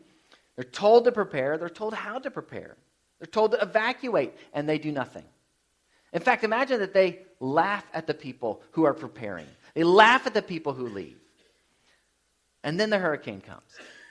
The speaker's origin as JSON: {"language": "English", "region": "Midwest", "country": "United States", "tie": "born or raised there", "also_born_or_lived": "Florida", "said": "When we grew up in the Midwest, Laura and I, we know that tornadoes just kind of pop up."}